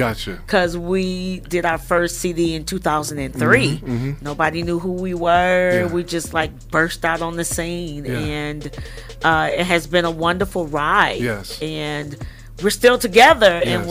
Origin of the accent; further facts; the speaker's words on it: Saginaw, Michigan, United States; I'm originally from Saginaw, Michigan. I was born and raised there. My father's a pastor … at Galilee Baptist Church.